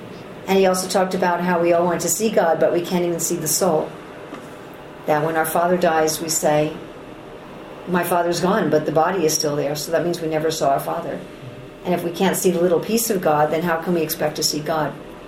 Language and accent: English; New York City, New York, United States; Well, I was born and raised in Manhattan in New York City.